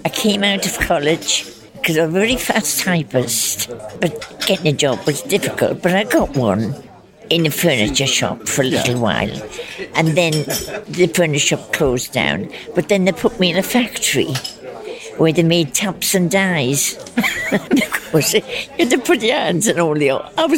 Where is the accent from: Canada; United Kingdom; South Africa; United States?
United Kingdom; Newcastle upon Tyne, North East England; I come from Newcastle-on-Tyne.